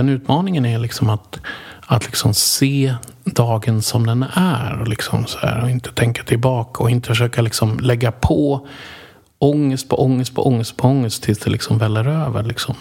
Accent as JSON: {"language": "Swedish", "town": "Sollentuna", "region": "Stockholm County", "country": "Sweden", "tie": "born or raised there", "said": "jag är uppväxt i Sollentuna."}